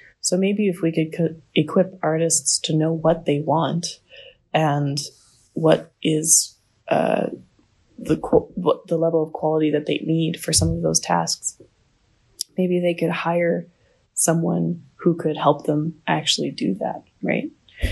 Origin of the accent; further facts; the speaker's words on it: Canada; I think as a young person, I didn't really identify as Canadian until I went and traveled. And then I realized how much I do belong to my country.